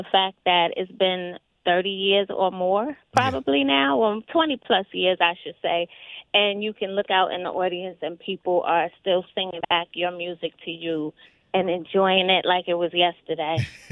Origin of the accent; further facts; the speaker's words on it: New York, United States; It's New York. I'm from New York, so we had like a melting pot of music.